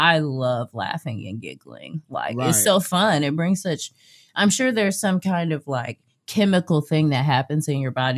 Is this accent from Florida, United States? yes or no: yes; Jacksonville, Florida, United States; And mind you, I'm from Duval.